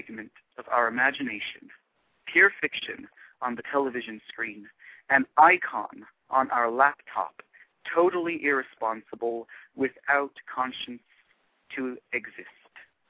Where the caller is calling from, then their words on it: Texas, United States; I'm calling from Texas.